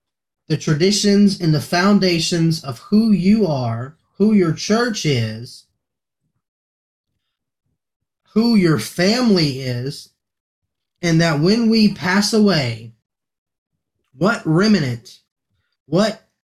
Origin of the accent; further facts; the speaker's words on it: Texas, United States; also born or lived in California; now in Ohio, United States; I am from Texas. I've lived all across the United States. I've been in California. I've said born and raised in Texas.